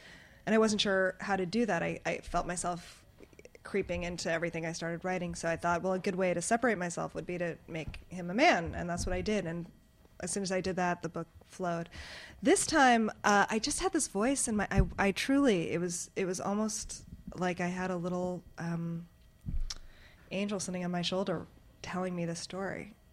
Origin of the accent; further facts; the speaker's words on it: New York, United States; teenagers who grew up very close to where I grew up in the New York suburbs